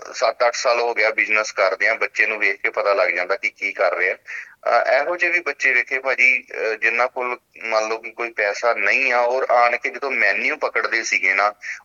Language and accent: Punjabi; Dhariwal, Punjab, India; now in Australia; ਮੈਂ ਗੁਰਦਾਸਪੁਰ ਦੇ ਨਾਲ ਧਾਰੀਵਾਲ ਦਾ ਰਹਿਣ ਵਾਲਾ, ਤੇ ਵਾਈਫ ਮੇਰੇ ਪਠਾਨਕੋਟ ਦੇ ਨੇ, ਤੇ ਅਸੀਂ 2009 ਦੇ ਵਿੱਚ ਆਸਟ੍ਰੇਲੀਆ ਆਏ ਸੀ।